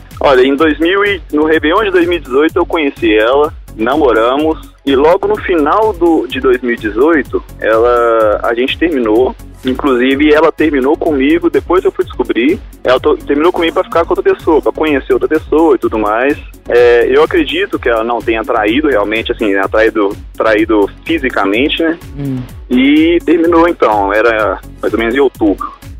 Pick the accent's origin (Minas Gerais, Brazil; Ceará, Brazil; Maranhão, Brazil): Minas Gerais, Brazil; Betim; Eu sou de Betim, Minas Gerais.